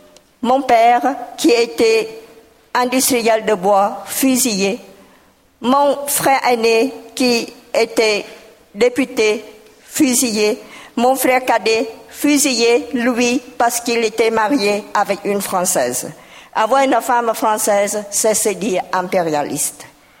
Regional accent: Cambodia; mon pays d'origine, le Cambodge

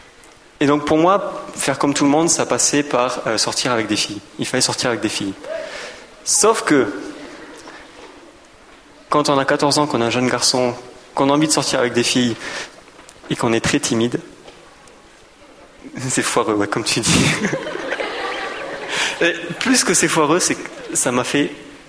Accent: France; now in Switzerland; j'ai 21 ans. Je suis désolé, mais je suis français. Mais je suis très heureux d'habiter en Suisse.

